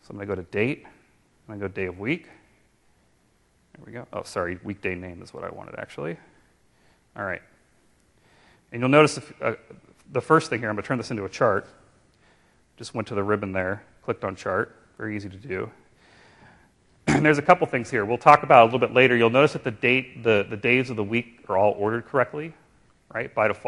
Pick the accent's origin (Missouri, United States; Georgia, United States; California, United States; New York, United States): California, United States; I grew up in California, and I remember Sunday papers as a kid that were like this thick.